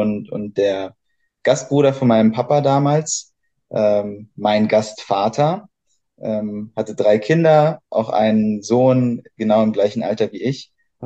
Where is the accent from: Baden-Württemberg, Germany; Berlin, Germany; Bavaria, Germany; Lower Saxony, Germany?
Berlin, Germany; Bin ursprünglich aus Berlin, in Berlin geboren und dort aufgewachsen. Komme aus einer Basketballfamilie.